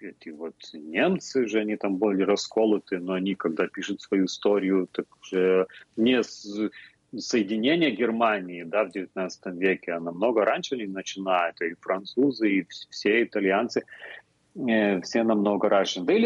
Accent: Belarus; и мы, ну, белорусы, появились вот это, вот на этой большой территории.

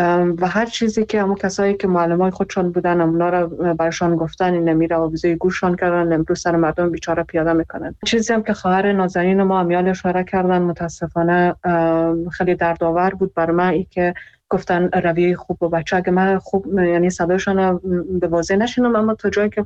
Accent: Iran; خودم در ایران بزرگ شدم و اونجا درس خوندم

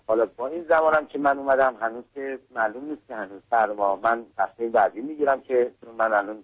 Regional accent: Iran; بالاخره من ایرانی هستم

